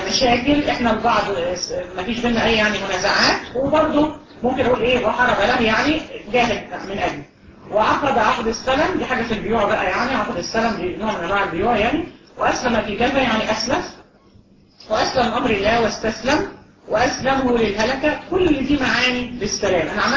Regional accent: Egypt; واحدة بالمريضة عندنا في مصر ان حد يكون مريض ويبقى كويس نقول ايه؟

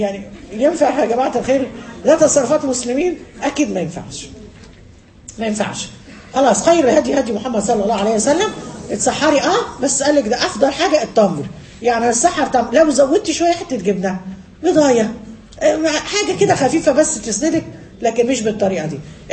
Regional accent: Egypt; والعكس عندنا في مصر بقى تنطع زائد

